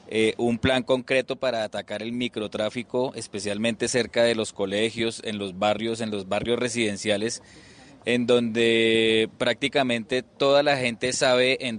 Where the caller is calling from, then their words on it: Bogotá, Bogotá Capital District, Colombia; soy un ciudadano de Bogotá y vivo en el sector de Kennedy